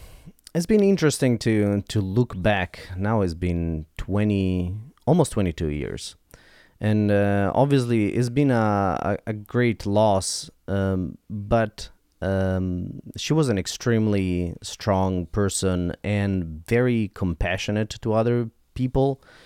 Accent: Milan, Lombardy, Italy; English is a second language; Yeah, a lot of people commute to Milan even if they are far away, but I'm very close to the center of Milan.

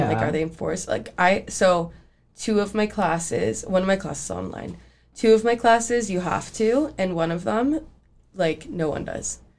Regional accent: Guelph, Ontario, Canada; I'm from Guelph also, but Guelph just banned plastics in the whole city.

